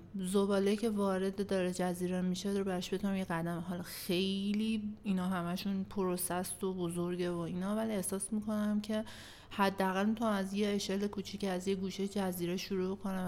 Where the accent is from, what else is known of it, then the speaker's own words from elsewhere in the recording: Tehran, Tehran Province, Iran; منم مثلا به عنوان یه تهرانی سرریز تهرانم دیگه، چون ماهایی که داریم تو تهران زندگی میکنیم یه زمانی پدران و مادران مهاجرت کردن، ما خودم مهاجر تهرانیم، روی این حساب ما زمین آبا اجدادی نداریم